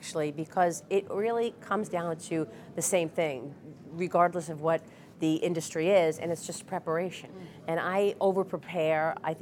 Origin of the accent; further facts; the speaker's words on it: Brooklyn, New York, United States; I was born and raised in Brooklyn, and I think I did learn a certain street savvy.